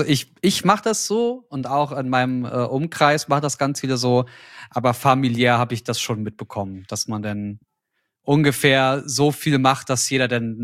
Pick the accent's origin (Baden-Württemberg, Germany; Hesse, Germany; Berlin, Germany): Berlin, Germany; Und als Berliner bist du Pils gewohnt.